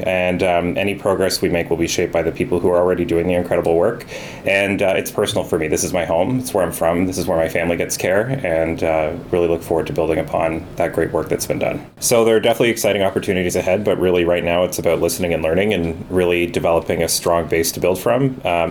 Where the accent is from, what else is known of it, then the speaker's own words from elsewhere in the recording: Minden, Ontario, Canada; I grew up in Minden, so did my wife, so we've been back cottaging since 2019.